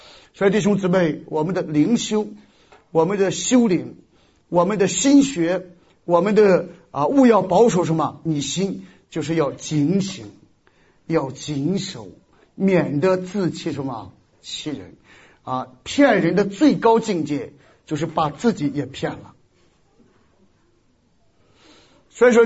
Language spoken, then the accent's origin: Chinese; Shandong, China; 所以我老家是山东，我们山东是以出土匪出名的。